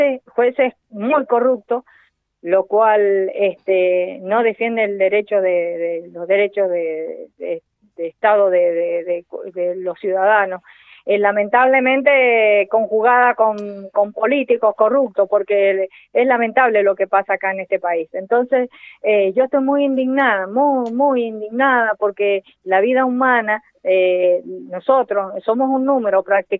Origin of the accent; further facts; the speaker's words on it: Argentina; como madre, querida, como argentina, no lo acepto.